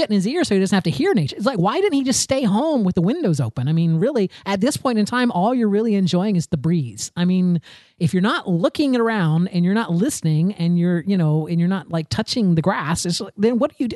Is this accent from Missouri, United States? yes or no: no; Florida, United States; I'm from Florida, right? I'm from Florida. I'm near the ocean.